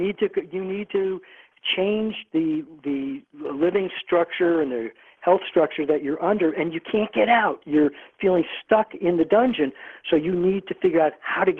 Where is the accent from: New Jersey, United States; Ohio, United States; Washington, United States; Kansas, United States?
New Jersey, United States; He's from New Jersey, my home state.